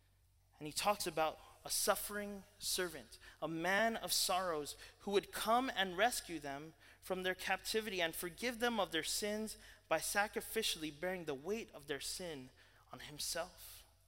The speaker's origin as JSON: {"language": "English", "town": "Louisville", "region": "Kentucky", "country": "United States", "lives_now": "Texas, United States", "said": "I came from Louisville before we moved to Texas, and we have a lot of Cardinals up there."}